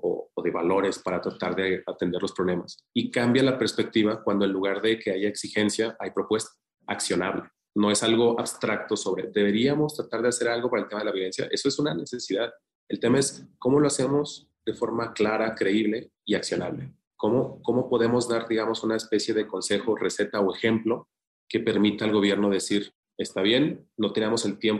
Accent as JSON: {"language": "Spanish", "region": "Zacatecas", "country": "Mexico", "tie": "born there", "said": "mi hermano y yo somos los únicos que nacimos en Zacatecas."}